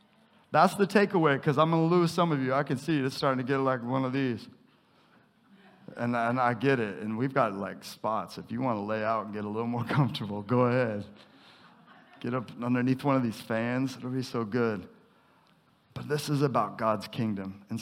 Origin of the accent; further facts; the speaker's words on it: United States; I am so American, and I am so into my freedom